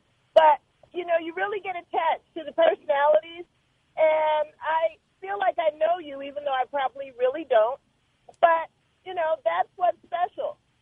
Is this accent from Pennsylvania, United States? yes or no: yes; Philadelphia, Pennsylvania, United States; I come from Philadelphia, a big sports town, and I have my dad and three me